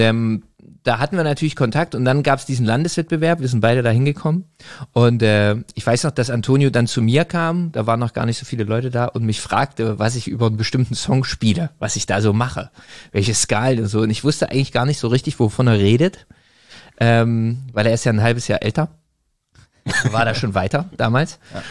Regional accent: Zwickau, Saxony, Germany; Ich komme ja aus Zwickau, Antonio aus Plauen.

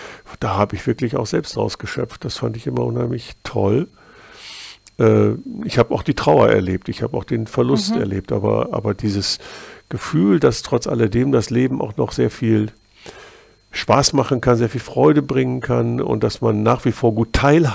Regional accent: Hamburg, Germany; born there; grüßen Sie bitte meine Geburtsstadt Hamburg ganz herzlich.

